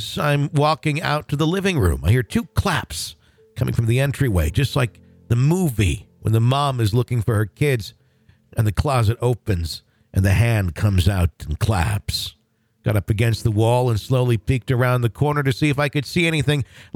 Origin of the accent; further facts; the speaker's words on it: Aberdeen, Washington, United States; born there; I was born in Aberdeen, Washington." Yes, I know … or I knew … And at one point we lived in a haunted house on Hoquiam River that we called Windowtopia.